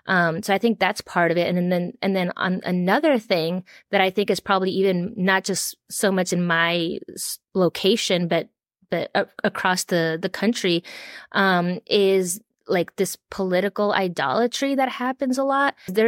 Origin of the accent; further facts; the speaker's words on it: Miami, Florida, United States; now in South Carolina, United States; And I'm not from here. I'm from Miami. So it's a completely different cultural context. But now living in South Carolina